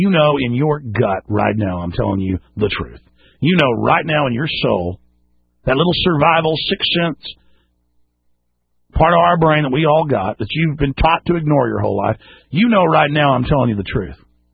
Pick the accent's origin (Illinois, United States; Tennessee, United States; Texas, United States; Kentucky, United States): Texas, United States; Dallas; now in Austin, United States; growing up in Dallas, here in Austin